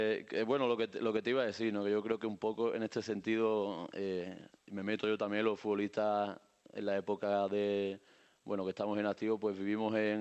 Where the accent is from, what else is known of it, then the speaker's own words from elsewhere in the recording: Pedrera, Andalusia, Spain; Bueno, mi pueblo, que es Pedrera